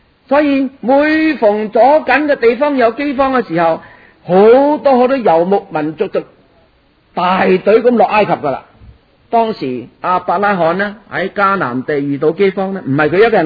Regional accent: Guangdong, China; 所谓我哋广东人话，做嘢咧就叫揾食啊嘛

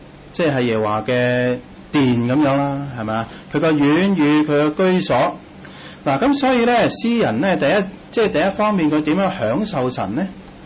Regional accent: China; 我哋中国人咧话睹物就能够思人啦，系嘛？

